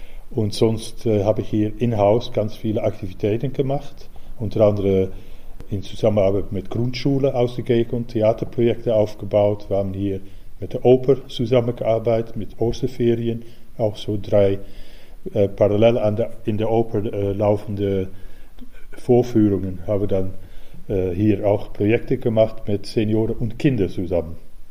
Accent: Amsterdam, North Holland, Netherlands; now in Hanover, Germany

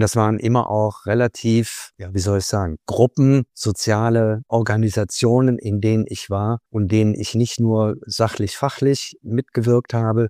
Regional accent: Bonn, North Rhine-Westphalia, Germany; ich bin in Bonn geboren und dort auch aufgewachsen, mitten in der Stadt, also Jahrgang 1949 bin ich.

